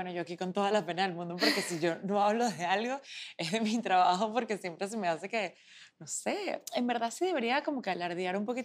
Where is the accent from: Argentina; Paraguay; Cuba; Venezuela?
Venezuela; como buena venezolana, como buena latina, uno resuelve siempre.